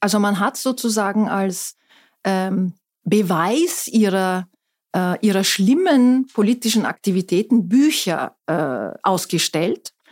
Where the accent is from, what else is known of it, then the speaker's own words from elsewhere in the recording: Istanbul, Turkey; moved away as an adult; also born or lived in Ankara; now in Innsbruck, Austria; Also wir zwei Kinder sind in Ankara auf die Welt gekommen. Aufgewachsen bin ich allerdings in Istanbul, wohin wir dann gezogen sind. Und mit 19 bin ich dann nach Österreich gekommen, allerdings nicht nach Wien, sondern nach Tirol, nach Innsbruck.